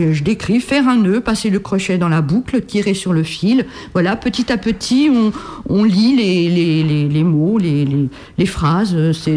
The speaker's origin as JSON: {"language": "French", "region": "Kabylie", "country": "Algeria", "said": "Mes origines, je le dis, je suis Kabyle. Mon père était de Kabylie et maman était parisienne."}